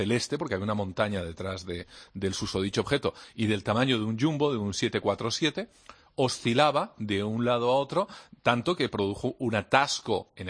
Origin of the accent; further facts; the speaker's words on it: Chile; Yo me crié en Chile, un sitio por antonomasia, donde los ovnis han aparecido.